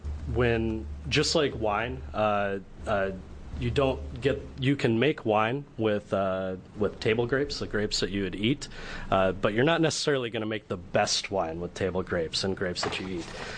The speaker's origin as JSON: {"language": "English", "region": "Iowa", "country": "United States", "said": "I'm from Iowa originally. I think that this is really important for encouraging small farms."}